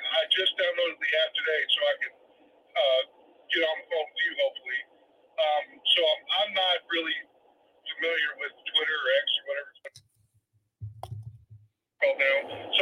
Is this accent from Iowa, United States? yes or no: no; Missouri, United States; now in Kansas City, United States; I'm from Southeast Missouri. but I live up by Kansas City now.